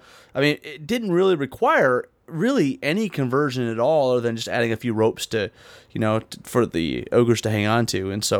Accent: Lansing, Michigan, United States; I found out there's a burgeoning Kings of War community in my hometown of Lansing, Michigan.

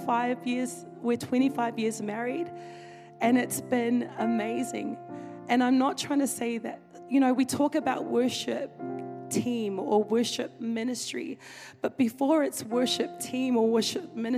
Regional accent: New Zealand; moved away as an adult; When I first came to this church, I'm a Kiwi girl, so I'm from New Zealand. And I moved here because my husband, he got a contract. He was playing for Panthers.

